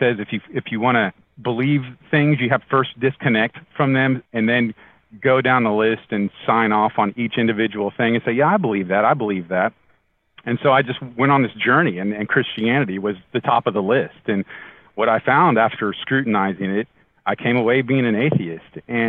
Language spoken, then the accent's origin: English; Tulsa, Oklahoma, United States; And growing up in Tulsa